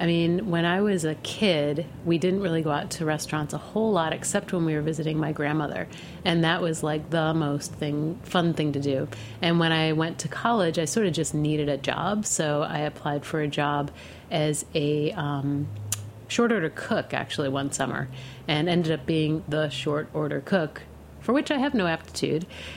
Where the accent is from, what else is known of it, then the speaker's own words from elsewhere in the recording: New York, United States; I grew up in Western New York State between Rochester and Buffalo, and then I went to school in Massachusetts at the University of Massachusetts in Amherst.